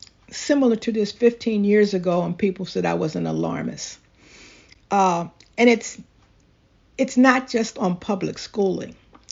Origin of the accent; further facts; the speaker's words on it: Philadelphia, Pennsylvania, United States; I grew up in Philadelphia at a time when if you wanted to traverse the city, you took public transportation.